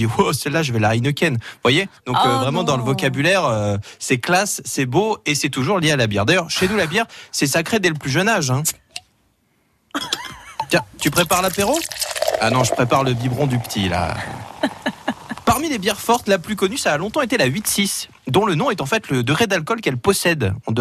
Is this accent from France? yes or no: yes; Hauts-de-France, France; pourtant moi je viens du Nord